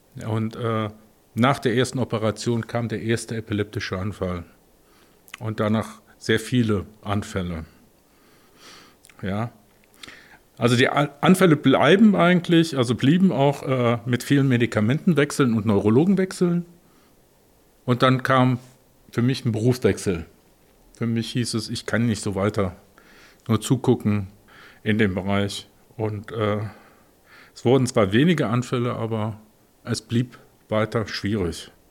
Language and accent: German; Cologne, North Rhine-Westphalia, Germany; Ich bin Kölner, in Köln geboren aufgewachsen und lebe immer noch in Köln.